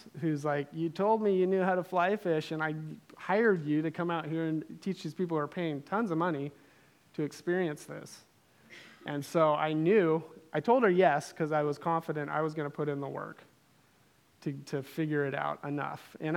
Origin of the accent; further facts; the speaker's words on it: Snohomish, Washington, United States; I grew up in Snohomish, was a small town back then